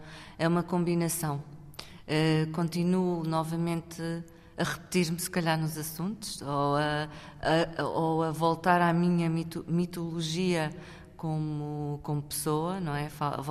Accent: Portugal; also born or lived in Angola; sou angolana, mas cresci em Portugal

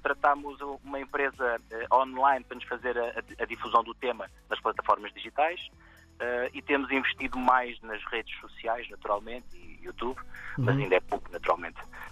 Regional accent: Almada, Setúbal, Portugal; porque somos naturais da Margem Sul, Almada, Seixal, por aí

